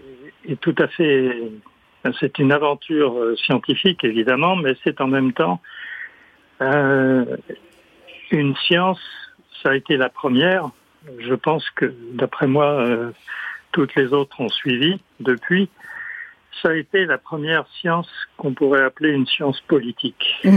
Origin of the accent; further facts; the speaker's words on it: New York City, New York, United States; il se trouve que j'ai été élevé à New York